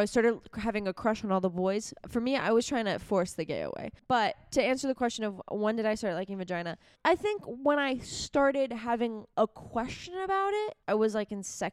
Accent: United States; I'm an American. I'm not a lesbian. I'm from USA.

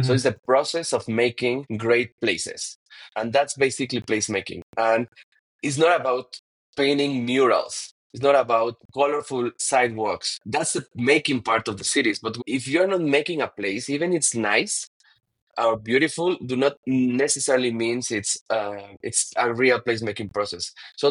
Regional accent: Mexico City, Mexico; English is a second language; and now I'm back to Mexico City, my hometown, and for the last 10 years

